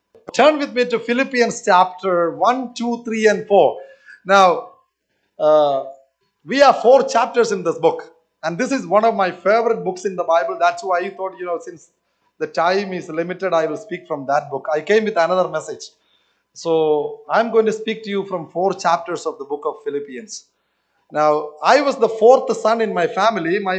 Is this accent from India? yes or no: yes; Kerala, India; English is a second language; now in Northern India; I am from South Kerala, but I am last 23 years I am stationed in northern part of India.